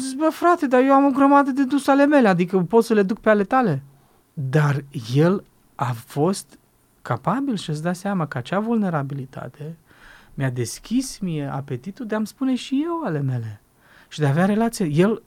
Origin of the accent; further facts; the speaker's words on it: Banat, Romania; Zicem noi, dacă noi suntem bănățeni, avea accent de oltean sau de regățean.